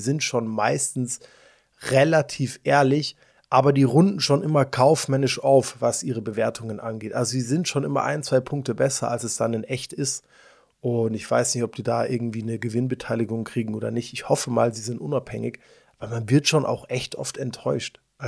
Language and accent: German; Sicily, Italy; moved away; I mean, ich bin in Sizilien aufgewachsen. Ich bin basically mit Pistazien groß geworden.